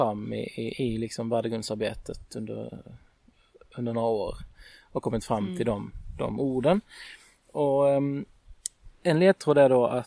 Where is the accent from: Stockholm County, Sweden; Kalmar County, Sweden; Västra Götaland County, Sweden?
Västra Götaland County, Sweden; Mark; Jag kommer från Marks kommun och har liksom gått i skola i Marks kommun.